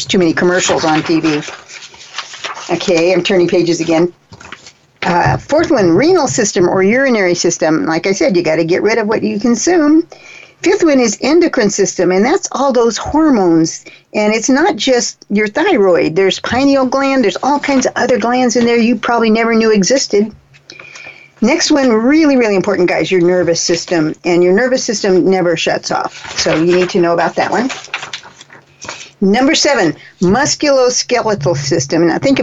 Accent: Galveston, Texas, United States; But the guy was a Texan, too. So he's from Houston. I'm from Galveston.

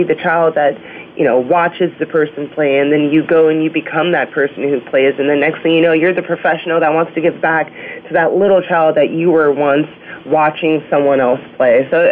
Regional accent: San Diego, California, United States; I'm from San Diego, and out there we're huge Charger fans.

